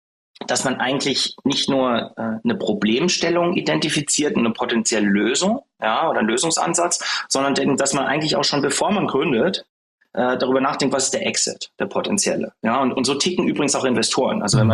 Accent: Berlin, Germany; born there; Nein, also ich bin gern in Berlin. Ich bin ursprünglich auch mal in Berlin geboren.

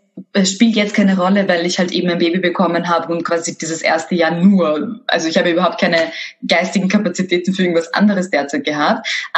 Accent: Vienna, Austria; ich bin in Favoriten aufgewachsen.

